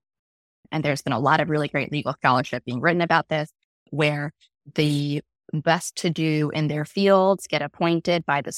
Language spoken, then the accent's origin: English; India; now in United States; As an Indian American immigrant, I grew up with my mom forcing me all throughout the winter to drink turmeric milk and hating it with every fiber of my being.